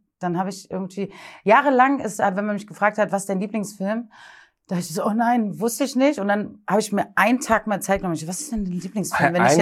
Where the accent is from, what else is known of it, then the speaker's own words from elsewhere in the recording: Berlin, Germany; Und ich bin nämlich in Berlin geboren und aufgewachsen.